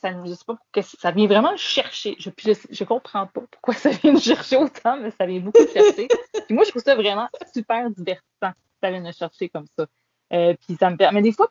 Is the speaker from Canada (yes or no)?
yes; Napierville, Quebec, Canada; moi aussi, je viens de la campagne. Je viens de Napierville, qui est une ville où est-ce qu'il y a des agriculteurs à la base.